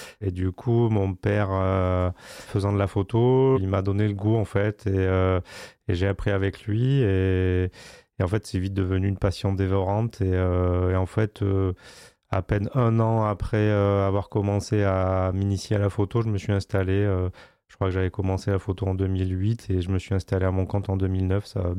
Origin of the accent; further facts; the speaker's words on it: Bergerac, Nouvelle-Aquitaine, France; je suis natif de Bergerac. Et, bon, j'ai un peu bougé dans mon enfance, mais on est revenu en 99 sur Bergerac.